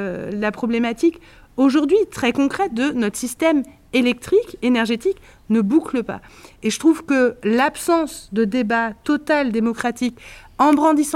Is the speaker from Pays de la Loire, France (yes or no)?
yes; Pays de la Loire, France; moi je viens de Loire-Atlantique